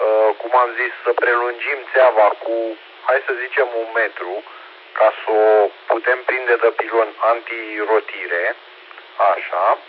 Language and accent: Romanian; Romania; Am fost așa de încântat că suntem români și am găsit soluție rapidă.